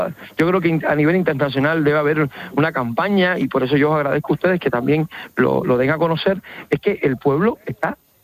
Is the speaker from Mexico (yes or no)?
no; Cuba; moved away as an adult; now in Madrid, Spain; Sí, soy cubano, vivo en Madrid hace 6 años